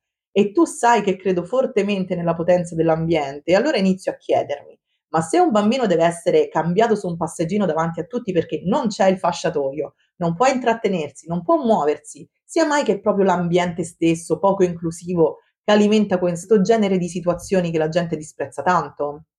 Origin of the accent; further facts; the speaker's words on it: Rome, Lazio, Italy; Io poi sono di Roma e mi sono concentrata nella mia città, che è enorme e dovrebbe essere piena di possibilità.